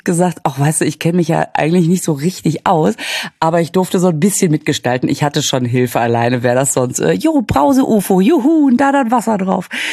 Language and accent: German; Münster, North Rhine-Westphalia, Germany; Ich war ja in Münster, in meiner Heimatstadt.